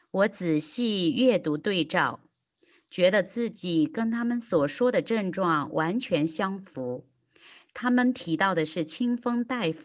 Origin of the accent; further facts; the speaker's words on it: Fujian, China; 我是福建的